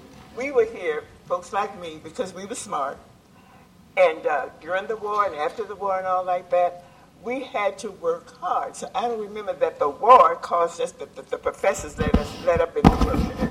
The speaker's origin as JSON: {"language": "English", "town": "St. Louis", "region": "Missouri", "country": "United States", "tie": "born or raised there", "said": "I had not even heard of bridge, because I was raised in St. Louis, poor and everything, you know."}